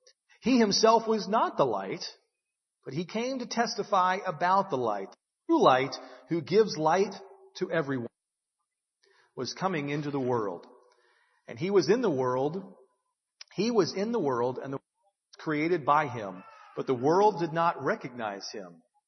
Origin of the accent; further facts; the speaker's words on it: Dallas, Texas, United States; I grew up in the North Dallas area. We lived right off the toll road in 635. Had a two-story house.